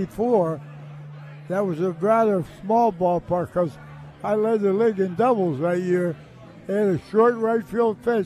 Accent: Pittsburgh, Pennsylvania, United States; This has been my hometown, a place I've loved to live all my life.

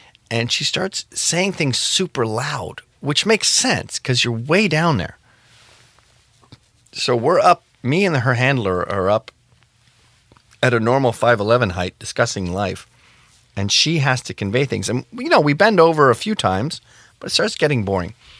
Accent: Scotland, United Kingdom; because I'm fucking Scottish

